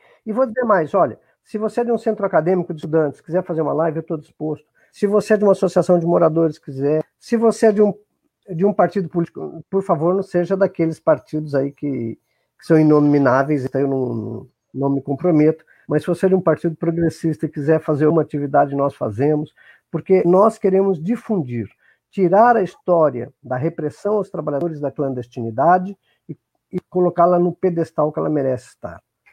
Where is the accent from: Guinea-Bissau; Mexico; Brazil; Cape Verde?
Brazil; Boa Vista, Roraima; eu não estou em Santos por uma casualidade, mas eu vivo em Boa Vista, em Roraima. Então, eu logo vou embora para minha terra